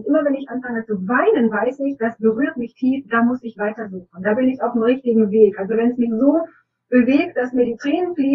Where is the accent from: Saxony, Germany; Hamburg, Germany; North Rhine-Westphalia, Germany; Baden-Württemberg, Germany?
North Rhine-Westphalia, Germany; Bielefeld; ich komme aus Bielefeld, also Nordrhein-Westfalen.